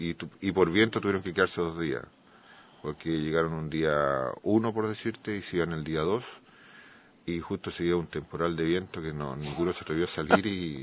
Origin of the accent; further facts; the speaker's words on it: Chile; sería interesante que nosotros como chilenos llegáramos todos juntos.